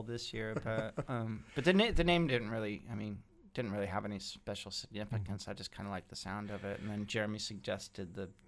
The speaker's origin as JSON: {"language": "English", "country": "United Kingdom", "said": "I'm Welsh and English by birth, but I don't think that genetics really has a whole lot to do with it."}